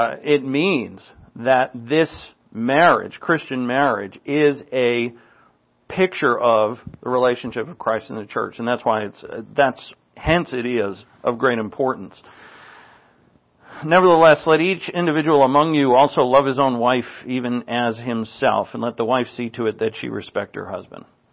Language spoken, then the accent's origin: English; East Coast, United States; It's amazing to me to see kids, because I grew up in the East Coast.